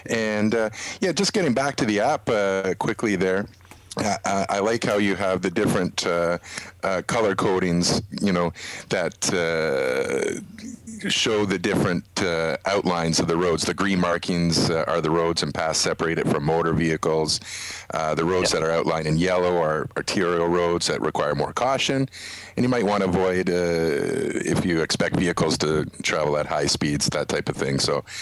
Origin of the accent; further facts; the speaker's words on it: Brampton, Ontario, Canada; We mentioned earlier we're from Brampton.